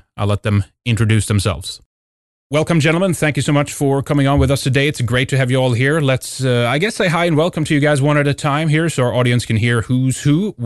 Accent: Sweden; from Sweden.

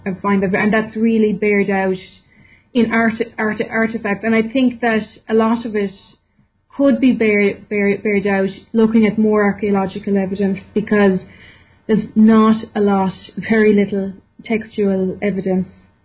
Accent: Ireland; because I come from Ireland

